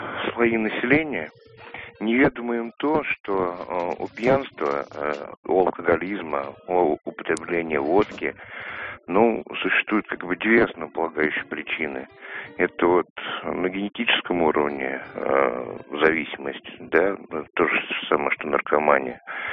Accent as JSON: {"language": "Russian", "region": "Moscow", "country": "Russia", "said": "Я из Москвы."}